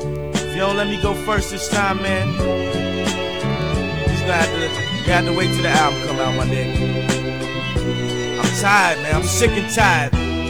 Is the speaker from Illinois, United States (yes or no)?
yes; Chicago, Illinois, United States; I'm like, yo, but I'm from Chicago too.